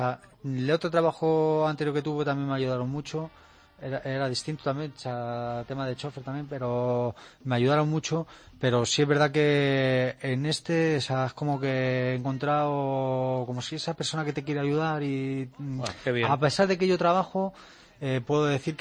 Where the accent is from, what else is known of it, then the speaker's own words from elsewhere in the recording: Spain; yo soy español, tal, digo, vengo de España